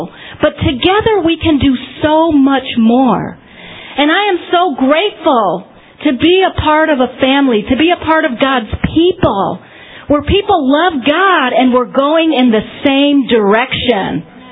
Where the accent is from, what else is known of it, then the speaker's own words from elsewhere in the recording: United States; born there; Because even though I can speak a little Spanish, I'm still American. I was born in this country.